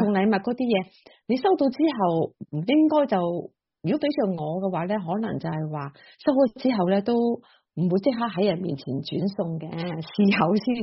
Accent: China; moved away as an adult; now in United States; 你知我系中国人噶啦

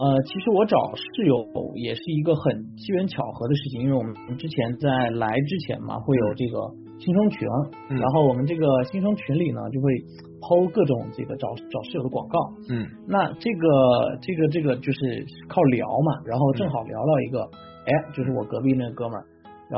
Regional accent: Xiamen, Fujian, China; now in Seattle, United States; 然后我来自中国福建厦门。对，然后来到西雅图呢，就是来到 UW

